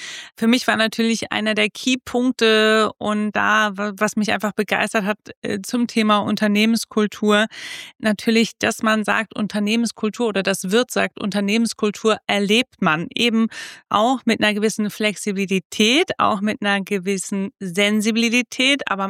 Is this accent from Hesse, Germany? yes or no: yes; Marburg, Hesse, Germany; Also ich sitze hier gerade in meiner Heimat in Marburg